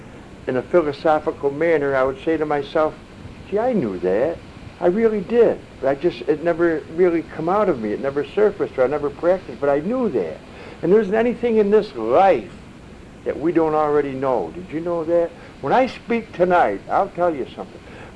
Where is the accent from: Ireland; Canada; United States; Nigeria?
Ireland; But you know, as Irish, you don't have to wear green because you can always tell an Irishman.